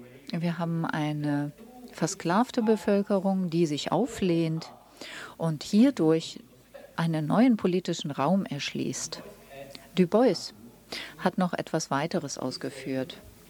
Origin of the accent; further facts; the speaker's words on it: Brazil; Ich komme aus Brasilien